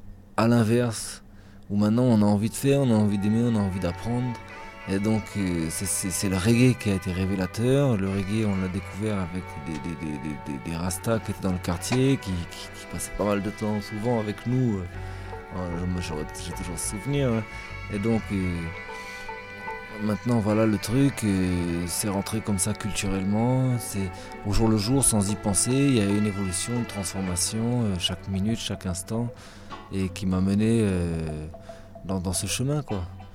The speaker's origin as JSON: {"language": "French", "town": "Paris", "region": "Île-de-France", "country": "France", "tie": "born or raised there", "said": "moi je suis né à Barbès dans le 18e arrondissement de Paris et Bon, ben voilà, on a grandi dans un quartier comme ça, cosmopolite, et ma famille aussi est cosmopolite"}